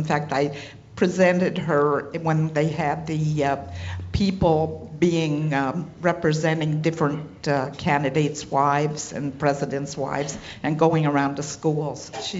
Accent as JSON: {"language": "English", "region": "New Jersey", "country": "United States", "tie": "born or raised there", "lives_now": "West Bend, United States", "said": "We live in West Bend, Wisconsin, a very conservative area. I grew up in New Jersey in a very conservative area"}